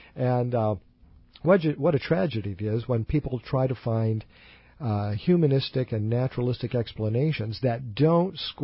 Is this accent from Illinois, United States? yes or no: no; Nebraska, United States; moved away as an adult; now in Missouri, United States; I had been in the great state of Nebraska, which is my home state.